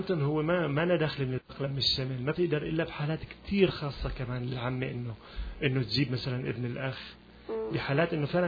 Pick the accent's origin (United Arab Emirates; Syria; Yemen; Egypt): Syria; moved away; انا بعرف مثلا انا لانه جيت من سوريا